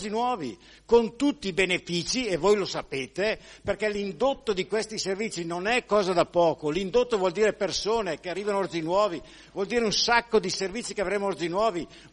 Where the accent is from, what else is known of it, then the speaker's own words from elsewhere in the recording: Orzinuovi, Lombardy, Italy; Io sono un cittadino orceano, sono nato a Orzinuovi